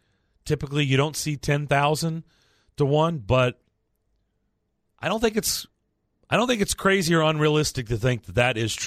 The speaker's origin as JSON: {"language": "English", "region": "Kentucky", "country": "United States", "tie": "born or raised there", "said": "I grew up in Kentucky."}